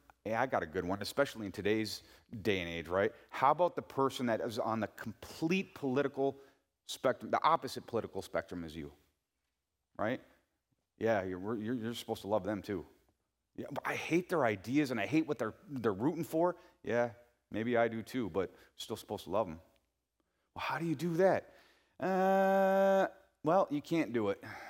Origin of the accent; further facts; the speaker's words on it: California, United States; I grew up in California, and so we didn't really have much snow.